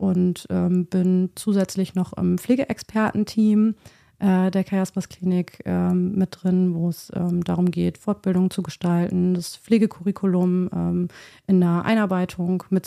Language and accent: German; Bremerhaven, Bremen, Germany; Ich bin über Umwege hierher gelangt. Ich komme nämlich eigentlich aus Bremerhaven.